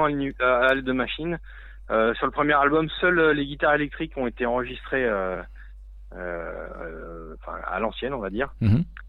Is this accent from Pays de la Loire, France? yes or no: yes; Nantes, Pays de la Loire, France; also born or lived in Angers; Alors, moi, je suis nantais.